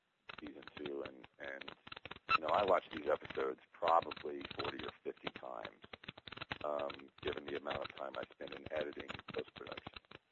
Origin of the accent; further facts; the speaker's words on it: the South, United States; I am from the South myself